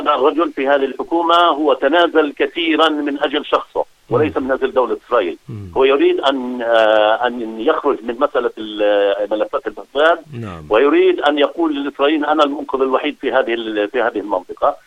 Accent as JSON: {"language": "Arabic", "country": "Palestine", "said": "طبعا مع الردود داخليا علينا كفلسطينيين"}